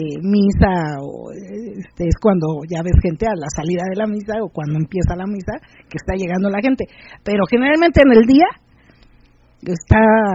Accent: Valle de Aragón, State of Mexico, Mexico; somos pareja y buscamos chica. La verdad es muy complicado encontrar en nuestra zona. Somos de Valle de Aragón. De Valle de Aragón.

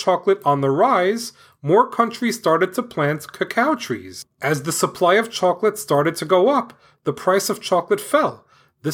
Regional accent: Lancaster, California, United States; I'm 7 years old with my brother … who is almost 10. We are from Lancaster, California

